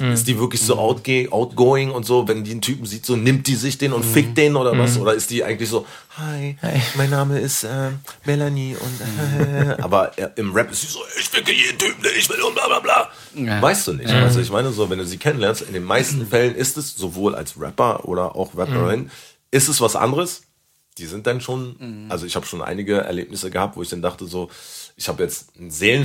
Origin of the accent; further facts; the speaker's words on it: Berlin, Germany; ich bin hier in Kreuzberg groß geworden und habe auch meine Scheiße gebaut und sowas alles. Und da waren halt meine alten Klassenkameraden, ich bin halt hier Skalitzer in die Kiezschule gegangen.